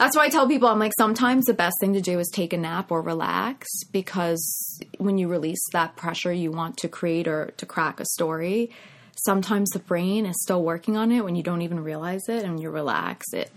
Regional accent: New York, United States; And growing up on Long Island is, you know, it's still suburbia, but you have access to New York. You just hop on a train. So you still grow up pretty fast there.

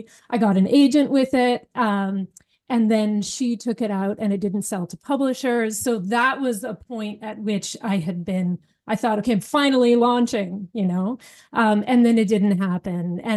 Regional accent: Ontario, Canada; I was from Northern Ontario. I grew up in the bush. This was not my world.

